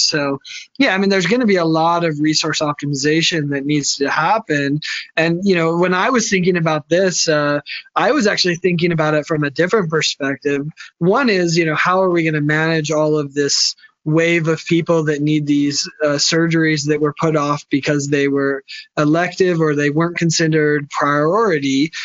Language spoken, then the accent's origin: English; United States; I think the fear as an American, and this is kind of a touchy subject